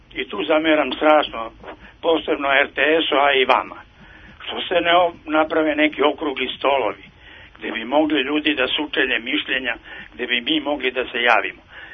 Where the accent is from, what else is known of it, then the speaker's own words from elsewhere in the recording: Petrovo Selo, Bor District, Serbia; born there; Ja sam rođen u Petrovom selu kod Kladova na Dunavu.